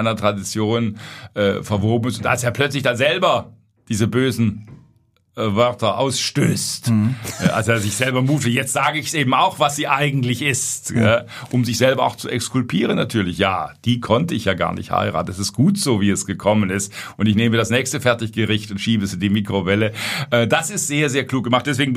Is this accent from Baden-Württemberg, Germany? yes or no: yes; Baden-Württemberg, Germany; Ich als gebürtiger Schwabe kann das in gewisser Weise natürlich nachvollziehen.